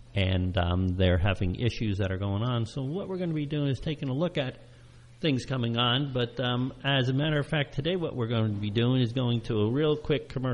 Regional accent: Califon, New Jersey, United States; I remember growing up on Mount Grove Road there

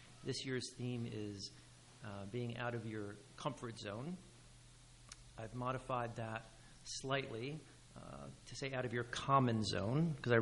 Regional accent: New Jersey, United States; Born and raised in Hunterdon County

